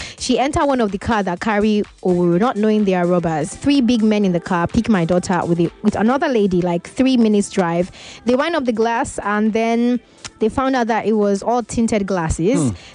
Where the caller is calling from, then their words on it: Lagos, Nigeria; Good morning, what's up, Lagos? … from Lagos.